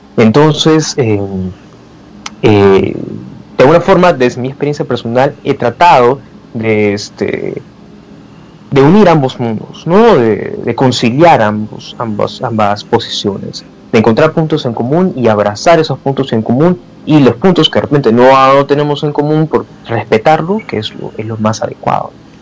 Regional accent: Peru; siendo peruano, identificándome con eso

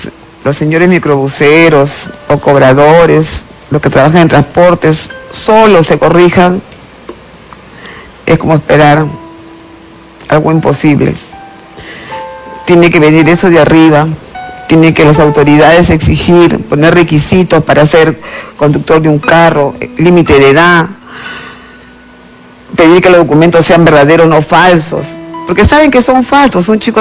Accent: Peru; Yo lo que exijo, como peruana, como madre, le exijo a esta nueva administración que cumpla lo que ha prometido.

